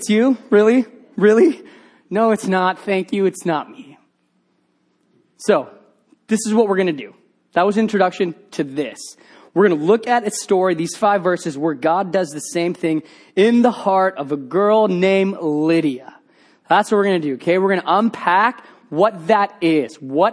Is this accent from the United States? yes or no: no; Indonesia; I grew up in Indonesia as a missionary kid and grew up in a Christian home.